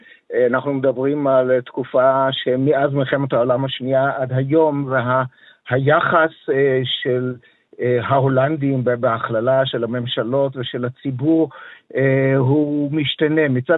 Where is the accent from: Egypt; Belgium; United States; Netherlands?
Netherlands; now in Israel; אני בתור יליד הולנד